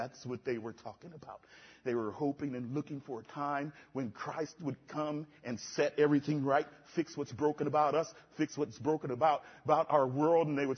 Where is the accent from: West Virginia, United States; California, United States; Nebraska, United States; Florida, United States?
Nebraska, United States; Omaha; moved away; also born or lived in Wichita Falls / Sumter / Chattanooga; I'm a city boy. I grew up in the city. I grew up in Omaha, Nebraska